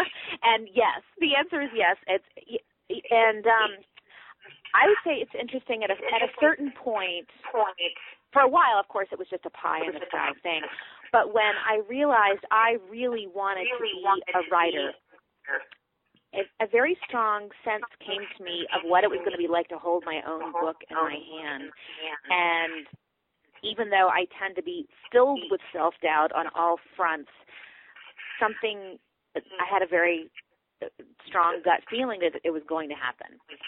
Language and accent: English; Newton, Massachusetts, United States; Yes, Newtonville Books, which is my hometown store